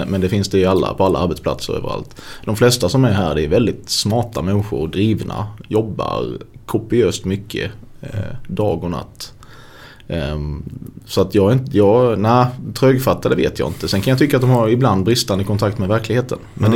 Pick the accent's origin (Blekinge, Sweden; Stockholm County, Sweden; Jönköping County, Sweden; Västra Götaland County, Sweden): Blekinge, Sweden; Sölvesborg; Det är väldigt få akademiker där jag kommer ifrån.